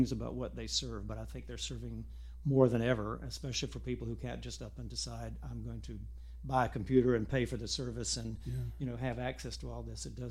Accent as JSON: {"language": "English", "town": "Fayetteville", "region": "North Carolina", "country": "United States", "said": "I was from Fayetteville. I did participate in theater, but it was, small town at that time, and I did not have a lot of outside experience."}